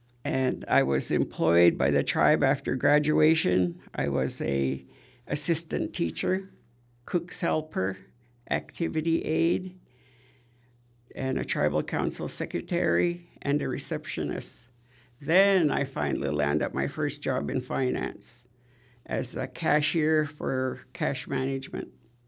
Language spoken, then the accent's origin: English; Siksika, Alberta, Canada; I was raised in the Siksika area most of my life, and I grew up mostly being a cowgirl and worked outdoors with the horses.